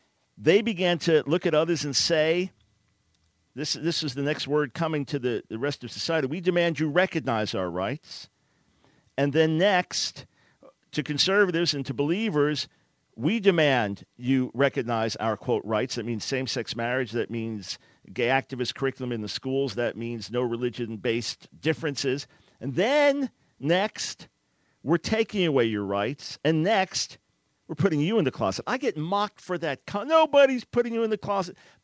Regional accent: New York, United States; Frank and I are, Frank's New Jersey, Mitchell's New Jersey, I'm from New York.

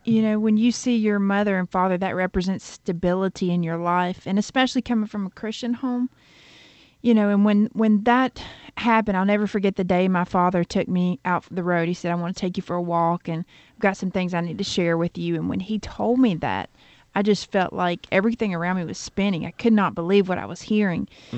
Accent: Richlands, Virginia, United States; A really small town called Richlands, Virginia.

